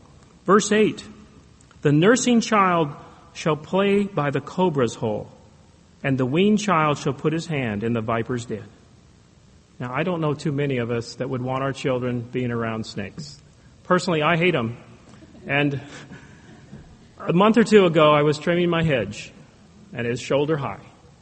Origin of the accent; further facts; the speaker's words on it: California, United States; I grew up in California, and I had the chance to go work on a farm in Colorado for the whole summer.